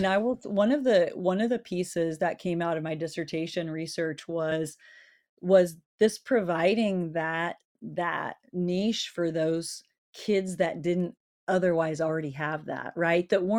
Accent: Nebraska, United States; I grew up in Nebraska, born and raised. I graduated in a class of 17.

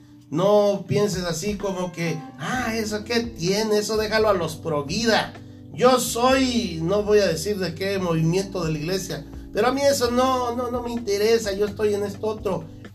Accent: Huetamo, Michoacán, Mexico; yo soy de allá de Huentamo, Michoacán.

